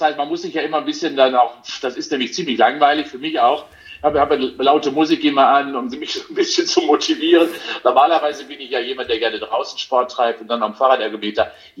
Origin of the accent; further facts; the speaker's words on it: Cologne, North Rhine-Westphalia, Germany; Wir sind in Köln, hier ist ja meine Heimat, das ist ganz in der Nähe der Sporthochschule